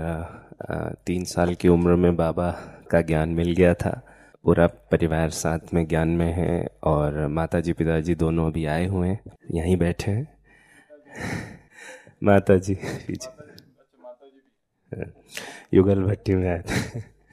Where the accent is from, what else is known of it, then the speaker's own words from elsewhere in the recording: Chhattisgarh, India; मैं छत्तीसगढ़ से हूँ, तो छत्तीसगढ़ी, हिंदी, इंग्लिश, मराठी, गुजराती, तेलुगु, कन्नड़ा, यस कन्नड़ा भी, यस।